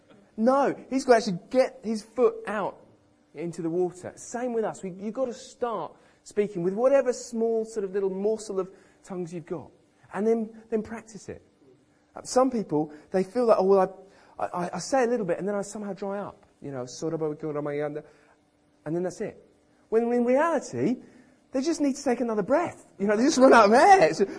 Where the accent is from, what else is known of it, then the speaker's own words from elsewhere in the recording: United Kingdom; So I don't speak very many foreign languages at all. I'm typically British.